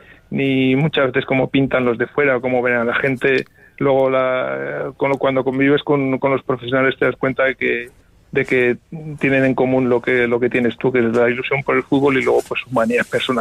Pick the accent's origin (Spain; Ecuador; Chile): Spain; Arnedo, La Rioja; yo pues vivía en mi pueblo Arnedo, que es un pueblo ahora mismo grande, pero claro, para mí ya ir a Logroño, a 50 kilómetros a la capital, ya era toda una aventura. De repente me sueltan en Madrid, en la capital de España